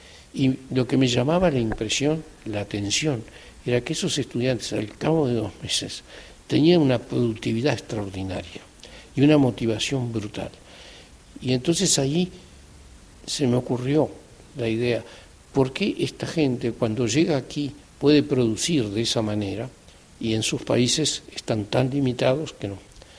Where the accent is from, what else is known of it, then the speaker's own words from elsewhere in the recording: Uruguay; moved away as an adult; now in France; yo llegué de Uruguay a los 34 años aquí en Francia